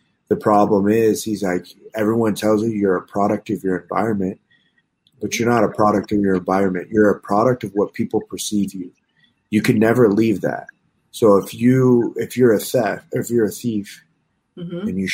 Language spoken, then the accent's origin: English; Michigan, United States; We're both from Michigan, I think.